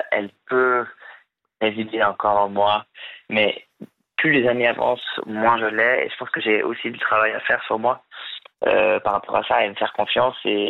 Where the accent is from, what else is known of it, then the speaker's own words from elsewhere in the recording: Lausanne, Vaud, Switzerland; Je suis suisse, j'ai grandi à Lausanne.